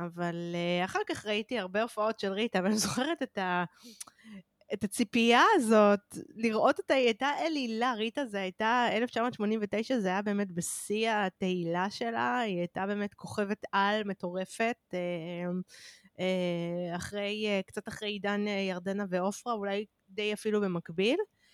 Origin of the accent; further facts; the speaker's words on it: Holon, Tel Aviv District, Israel; אני גדלתי בחולון